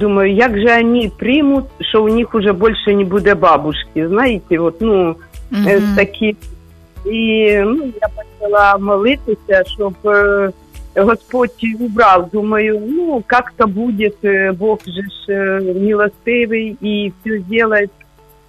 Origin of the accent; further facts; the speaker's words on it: Kyiv, Ukraine; я з Києва.